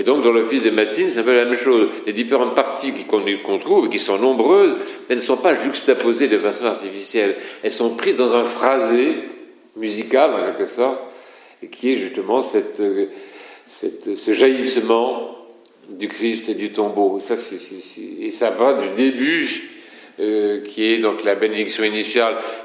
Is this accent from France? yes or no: yes; France; Moi, en tant que Français, si vous voulez, quand j'ai commencé à entrer dans l'office qu'on appelle